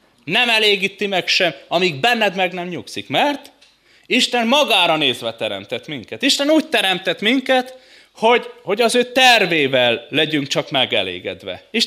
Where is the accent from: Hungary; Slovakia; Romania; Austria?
Romania; Transylvania; Tudjátok, mi az érdekes, hogy én Erdélyből származok.